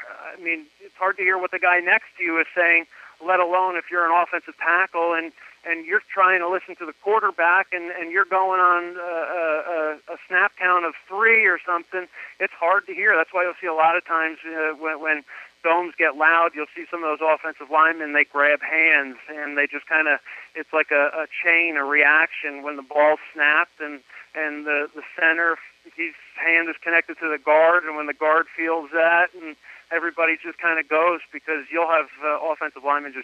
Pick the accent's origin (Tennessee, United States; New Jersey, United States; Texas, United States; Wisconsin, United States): New Jersey, United States; it kind of reminds me of the old New York Giant teams as a kid growing up in Jersey and Bill Parcells coaching.